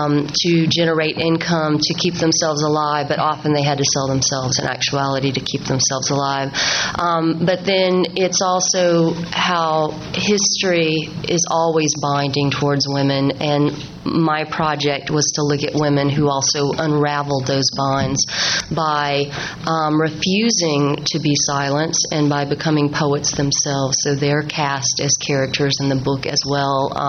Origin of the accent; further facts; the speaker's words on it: the South, United States; It's all stories, narratives, very accessible about my family and growing up in the South.